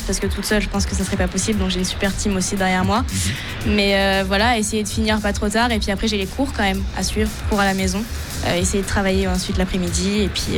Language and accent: French; Geneva, Switzerland; Forcément ils l'annoncent quand on rentre sur la piste qu'on est genevoise, parce que c'est vrai qu'on vient d'à côté